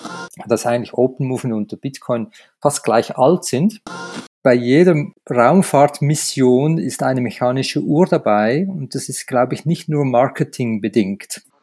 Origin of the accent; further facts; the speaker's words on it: Zurich, Switzerland; now in La Chaux-de-Fonds, Switzerland; in La Chaux-de-Fonds zu Hause und arbeite hier und bin gelernter Uhrmacher. Ursprünglich komme ich aus Zürich und La Chaux-de-Fonds ist im französischen Sprachen Teil von der Schweiz.